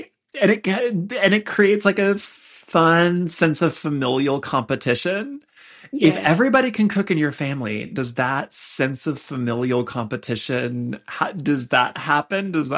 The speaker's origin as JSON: {"language": "English", "region": "Texas", "country": "United States", "tie": "born or raised there", "said": "I grew up in the South and Texas, and like family holiday meals, there's like a hierarchy structure to it."}